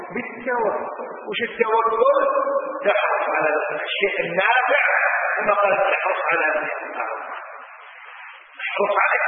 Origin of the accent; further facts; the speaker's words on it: Kuwait; شوف اي مستشفى عندنا في الكويت